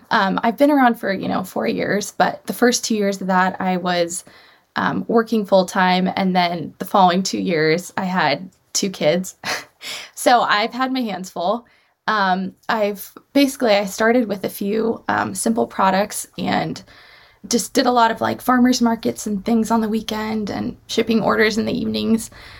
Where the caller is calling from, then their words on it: Seattle, Washington, United States; I'm calling from Seattle, Washington